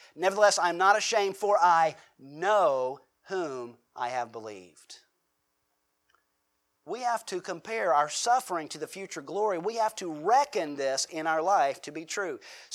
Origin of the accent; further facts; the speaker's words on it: the South, United States; Now, growing up in the South, we use it a little differently. We use the word "reckon."